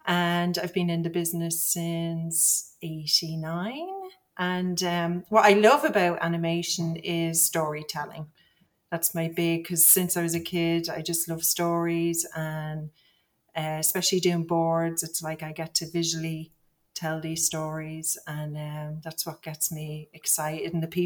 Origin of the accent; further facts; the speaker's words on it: Ireland; I'm from Ireland, the old sod.